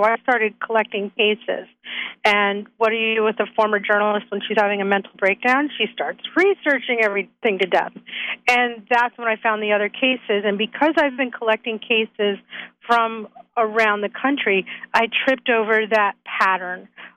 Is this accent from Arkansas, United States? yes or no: no; Massachusetts, United States; born there; Oh, I'm a U.S. citizen. I was born in Massachusetts.